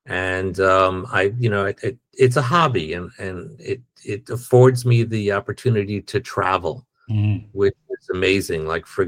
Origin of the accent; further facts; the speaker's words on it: Brooklyn, New York, United States; also born or lived in Manhattan; So I was born in Brooklyn, New York, grew up there. Then I moved into Manhattan, where I lived in Chelsea.